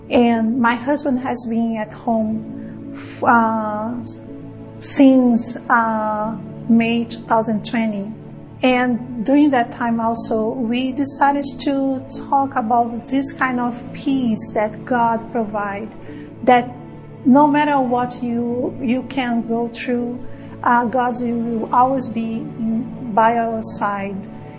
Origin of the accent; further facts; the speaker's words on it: Brazil; English is a second language; I'm from Brazil originally